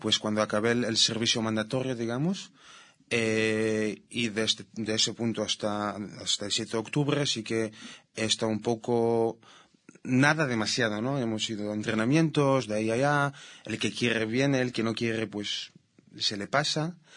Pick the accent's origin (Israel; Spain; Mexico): Israel; Ashkelon, Southern District; first language es; now in Jerusalem, Israel; en casa hablamos castellano, mi lengua materna. Crecí en Ashkelon y bueno, después de haber licenciarme del servicio militar en 2018, me mudé a Jerusalén y hace como bastante tiempo que vivo aquí, 7 años. Pues soy ashkeloni en mi alma